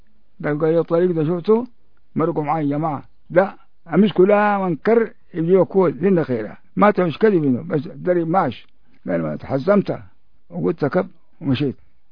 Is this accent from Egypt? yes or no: no; Al Jereif West, Khartoum, Sudan; قلت له أنا من الجريف الغربي